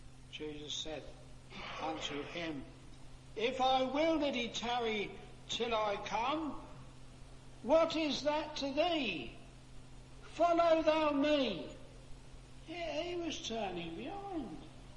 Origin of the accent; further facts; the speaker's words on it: Bedford, East of England, United Kingdom; I come from Bedford